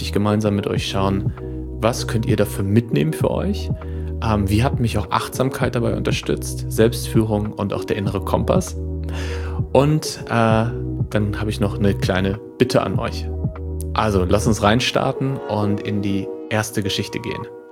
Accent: Lippstadt, North Rhine-Westphalia, Germany; in meiner Heimatstadt. Ich habe mich total gefreut, nach Lippstadt zu kommen, die Stadt, in der ich lange gelebt habe, in der ich geboren bin, in der ich viele Freunde habe und Familie.

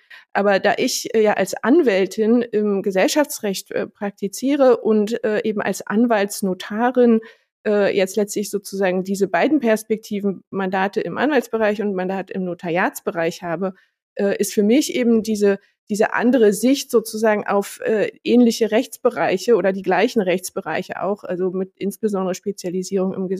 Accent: East Germany, Germany; Ich bin im Osten Deutschlands geboren und groß geworden

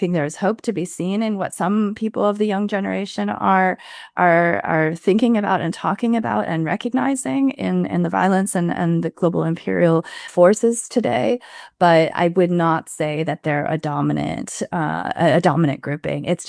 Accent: Arizona, United States; I'm from Arizona. I am not from an elite background.

